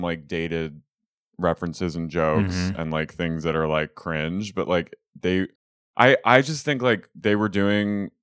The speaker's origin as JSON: {"language": "English", "town": "Philadelphia", "region": "Pennsylvania", "country": "United States", "said": "Well, I'm from Philadelphia, so I like that mm-hmm. that city gets some representation"}